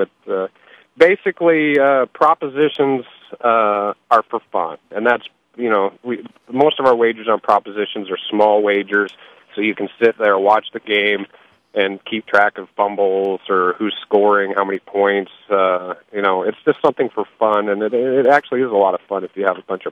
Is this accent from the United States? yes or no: yes; Nebraska, United States; But growing up in Nebraska, you don't really follow a pro team, so it's a little different attitude from where we're from.